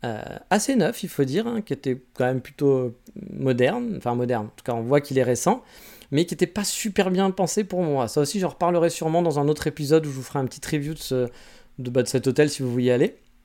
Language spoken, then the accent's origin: French; France; Ah, je suis français, hein